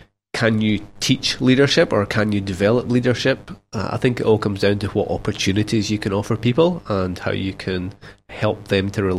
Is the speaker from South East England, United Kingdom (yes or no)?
no; Helensburgh, Scotland, United Kingdom; now in Dunedin, New Zealand; Originally from the west coast of Scotland.